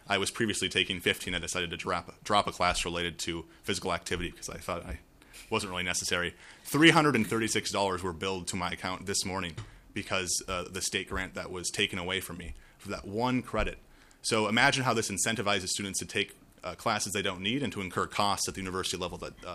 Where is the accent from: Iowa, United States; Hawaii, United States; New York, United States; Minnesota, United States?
Minnesota, United States; Rochester; I'm from Rochester, Minnesota.